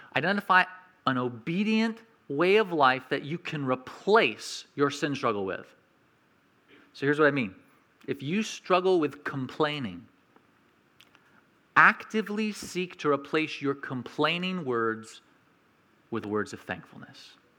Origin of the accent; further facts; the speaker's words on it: New Mexico, United States; You know, when I was growing up in New Mexico, Our family, we had this apple tree that we had planted ourselves.